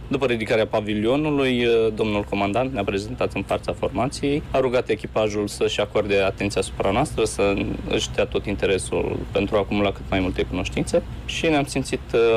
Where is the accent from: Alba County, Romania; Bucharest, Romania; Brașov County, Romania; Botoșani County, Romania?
Botoșani County, Romania; Darabani; Sunt din județul Botoșani, orașul Daraban, cel mai nordic orășel din țara aceasta.